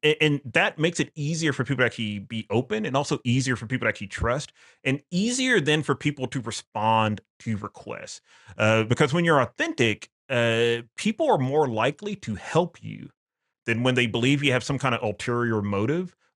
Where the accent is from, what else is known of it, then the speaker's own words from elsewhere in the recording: Mississippi, United States; It's like, oh, you know, cause I'm from Mississippi. Our regulations there are a little bit more fast and loose, right?